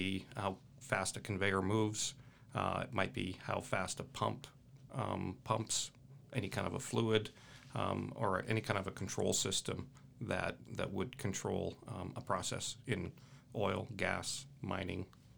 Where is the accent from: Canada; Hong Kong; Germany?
Canada; Western Canada; now in United States; Yeah, so I'm from Canada, Western Canada.